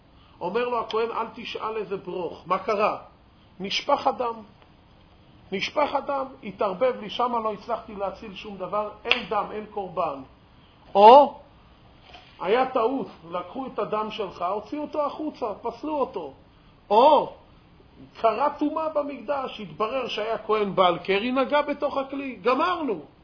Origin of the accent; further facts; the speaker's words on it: Jerusalem, Jerusalem District, Israel; אנחנו כולם ירושלמים, אבל עזוב.